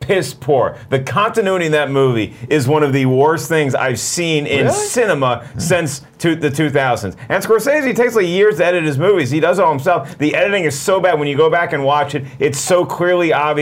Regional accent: Virginia, United States; also born or lived in North Carolina; Okay, okay, because I grew up on the East Coast.

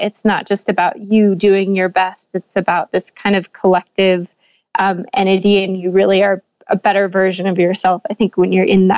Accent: Wyoming, United States; I grew up in Northeastern Wyoming, and basketball was kind of everyone's world.

